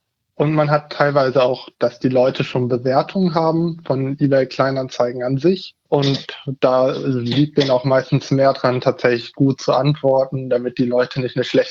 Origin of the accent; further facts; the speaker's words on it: Hanover, Lower Saxony, Germany; ich komme aus der Region Hannover. Und bin da jetzt in Hannover Auszubildender.